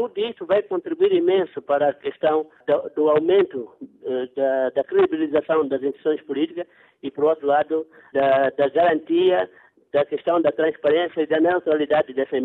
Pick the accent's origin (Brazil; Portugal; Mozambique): Mozambique; Quer dizer, sou moçambicano